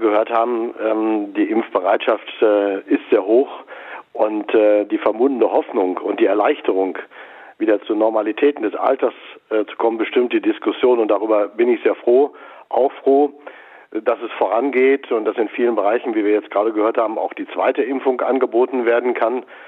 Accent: North Rhine-Westphalia, Germany; Ich weiß zum Beispiel aus meiner Heimat in Nordrhein-Westfalen

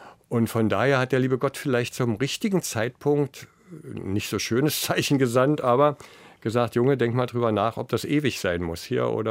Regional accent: Potsdam, Brandenburg, Germany; also meine alte Heimatstadt Potsdam, aber ich bin auch gerne da oben im Norden.

